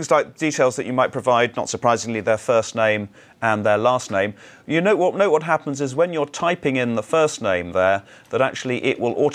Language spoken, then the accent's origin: English; United Kingdom; was in the United Kingdom when I set this account up. And by the way, if you're having trouble with my accent, I'm sorry about that, but that is where I'm originally from.